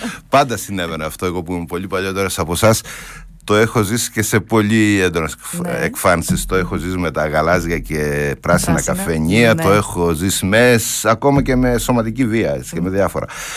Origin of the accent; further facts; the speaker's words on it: Agia Triada, Central Greece, Greece; also born or lived in Klitsos; Ζω και εργάζομαι τα τελευταία 35 χρόνια στο Καρπενήσι. Έλκω την καταγωγή μου από τον Κλιτσό που γεννήθηκα. Μεγάλωσα στην Αγία Τριάδα και ζω τα υπόλοιπα χρόνια εδώ στο Καρπενήσι.